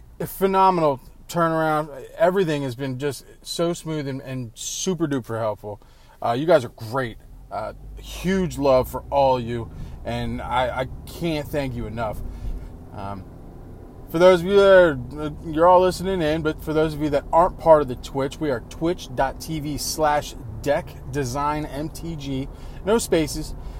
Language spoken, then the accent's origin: English; Pennsylvania, United States; I'm from Pennsylvania, for any of you that are listening that aren't, you know, in the state.